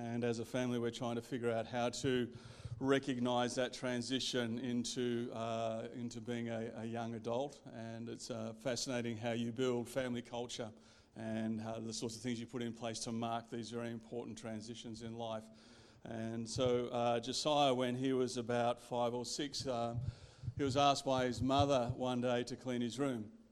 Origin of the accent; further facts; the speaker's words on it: Sydney, New South Wales, Australia; also born or lived in Canberra; now in Melbourne, Australia; I was born in Sydney, lived there for 10 years, went to Canberra, lived there for 10 years, came back to Sydney, and moved to Melbourne 30 years ago, and so it's always lovely to come back to New South Wales.